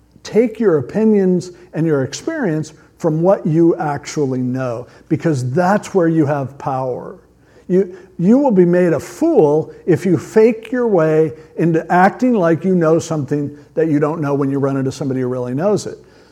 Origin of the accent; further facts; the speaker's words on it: Stanton, California, United States; except growing up in Stanton, I learned all the cuss words in Spanish